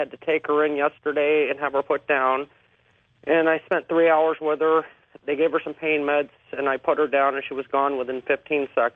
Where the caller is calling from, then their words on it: Idaho, United States; Napa, Idaho.